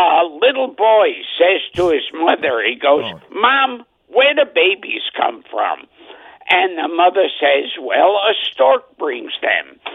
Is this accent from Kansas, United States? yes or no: no; New York, United States; I can squeeze a penny. I'm a New Yorker.